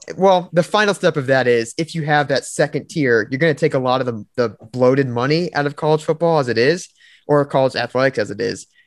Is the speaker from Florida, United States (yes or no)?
yes; Florida, United States; And I'm from Florida and I don't want to play.